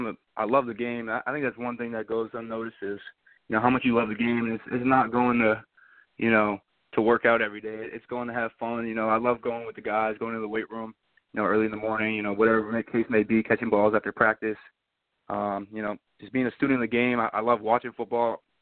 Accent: New Hampshire, United States; I really like UNH as my home state, New Hampshire.

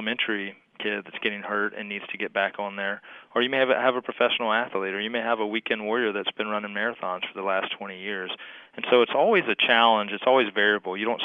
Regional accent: Baton Rouge, Louisiana, United States; I grew up in Baton Rouge and in the South Louisiana area.

